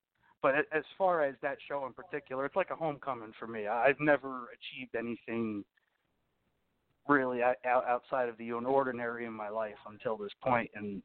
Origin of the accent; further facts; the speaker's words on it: Green Brook, New Jersey, United States; I grew up the next town over. I grew up in Greenbrook, New Jersey, and they're so close, they actually share a zip code.